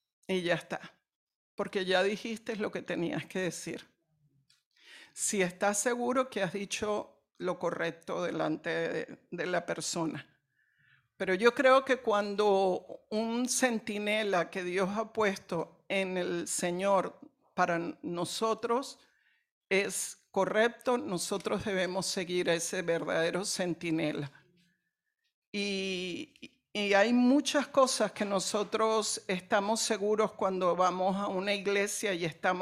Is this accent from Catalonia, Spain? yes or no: yes; Barcelona, Catalonia, Spain; yo vengo de Barcelona, yo podría quedarme en una iglesia en Barcelona